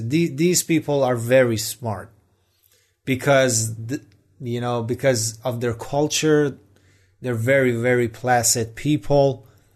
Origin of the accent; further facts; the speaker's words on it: Rasht, Gilan, Iran; I'm from Rasht, and sometimes people are racist towards me